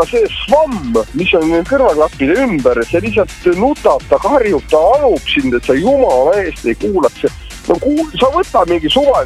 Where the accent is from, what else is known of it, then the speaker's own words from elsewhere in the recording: Põlva County, Estonia; Põlvamaalt, ma olen Põlvamaalt